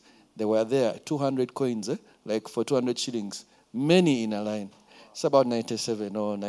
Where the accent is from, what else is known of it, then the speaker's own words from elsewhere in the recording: Kampala, Central Region, Uganda; English is a second language; When I was young, I grew up in Bukoto, Mulimira zone around there. So I used to walk to Nakasero Primary and back